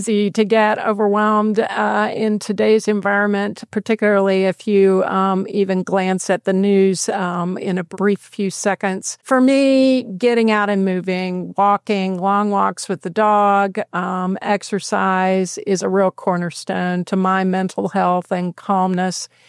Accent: North Carolina, United States; So when I was 18, growing up in North Carolina, I wanted something different, as many 18-year-olds do.

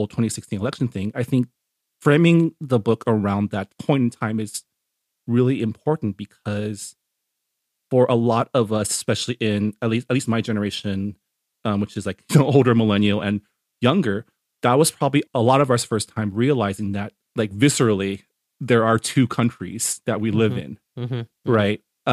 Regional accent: California, United States; I grew up here in the San Gabriel Valley, where up until even through college, my schools were always 40 to 50% Asian.

